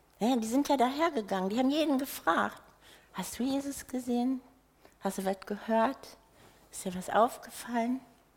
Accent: North Rhine-Westphalia, Germany; ich komme ja aus dem Ruhrpott, also aus dem Ruhrgebiet auf Hochdeutsch.

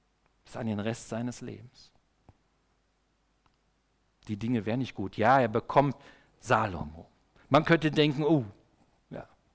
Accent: East Germany, Germany; Ich komme ja aus der DDR, aus dem Sozialismus

